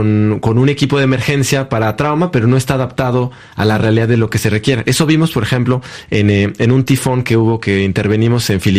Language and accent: Spanish; Mexico; Yo me preparaba para ir a África. En mi imaginario como mexicano era